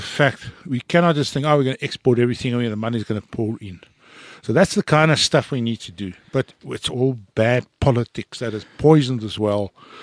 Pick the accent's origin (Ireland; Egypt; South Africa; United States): South Africa; Johannesburg, Gauteng; my first job was, I think I was 14 years old, growing up in Sydenham and Johannesburg.